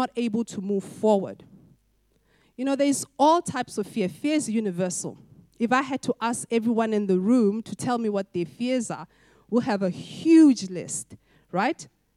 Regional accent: Botswana; back in my home country in Botswana

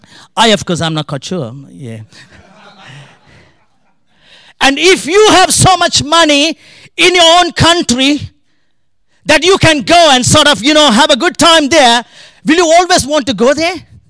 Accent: Northern Province, Sri Lanka; I come from Sri Lanka, the northern part of Sri Lanka

